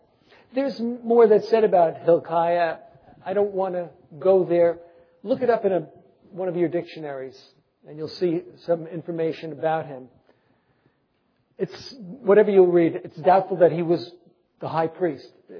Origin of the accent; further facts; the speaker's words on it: Bronx, New York, United States; People say, you're from New York? And I go, no, I'm from the Bronx.